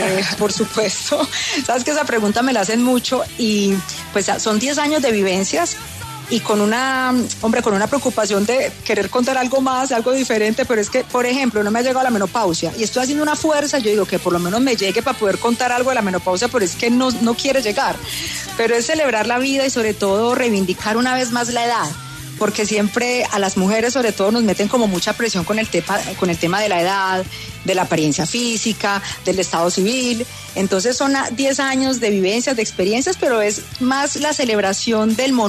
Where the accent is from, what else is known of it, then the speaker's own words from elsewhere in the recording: Antioquia, Colombia; siendo muy paisa, muy colombiana, y que a nosotras las colombianas nos enseñan primero a desfilar que a caminar.